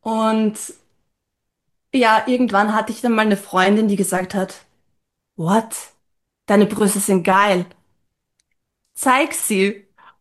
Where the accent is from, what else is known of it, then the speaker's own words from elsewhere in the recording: Vienna, Austria; born there; Und ich komme aus der Großstadt. Ich bin in Wien geboren. Aber jetzt lebe ich am Land, in einem Kaff, in den Bergen.